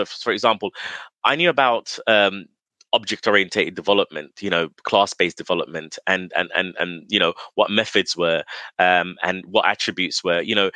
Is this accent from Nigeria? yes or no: no; London, United Kingdom; So I grew up in London, England, Southeast London, small town, very sort of deprived area, I would say.